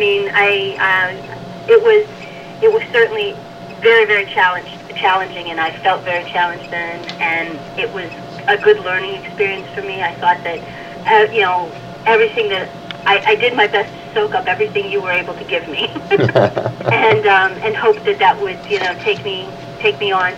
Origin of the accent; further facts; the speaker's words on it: Pennsylvania, United States; I was from Pennsylvania and didn't do a lot of traveling